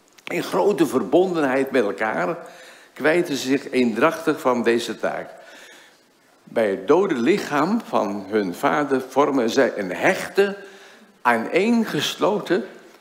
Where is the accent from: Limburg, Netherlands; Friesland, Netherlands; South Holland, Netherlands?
Friesland, Netherlands; Daar liggen ook mijn wortels. Ik ben een Fries van origine. … hè, dat is Fries.